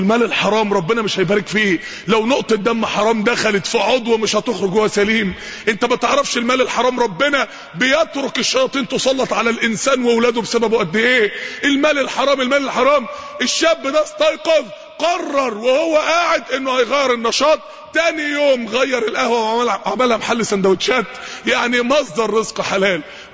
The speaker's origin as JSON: {"language": "Arabic", "town": "Mansoura", "region": "Dakahlia", "country": "Egypt", "said": "عندنا في المنصورة شاب من الشباب عايز يتجوز"}